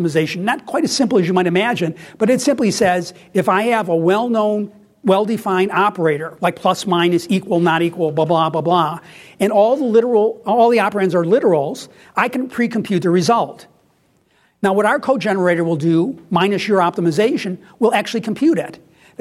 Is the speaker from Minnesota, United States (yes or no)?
no; New York, United States; I'm originally from New York State